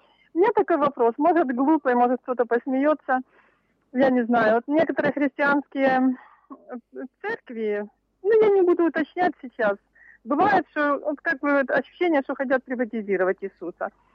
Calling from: Kyiv, Ukraine; Я вас слушаю, я из Киева

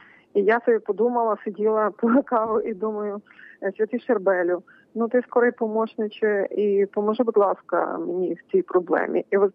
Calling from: Letychiv, Khmelnytskyi Oblast, Ukraine; я з Летичева

